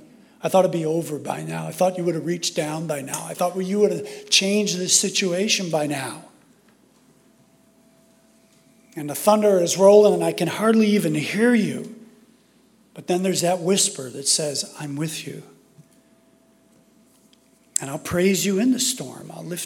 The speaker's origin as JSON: {"language": "English", "town": "Chicago", "region": "Illinois", "country": "United States", "tie": "born or raised there", "said": "As a kid growing up in Chicago during the hot, humid summers"}